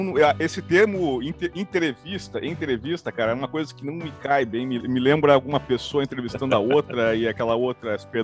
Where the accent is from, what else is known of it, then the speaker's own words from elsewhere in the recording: Caxias do Sul, Rio Grande do Sul, Brazil; lá da minha cidade, Caxias do Sul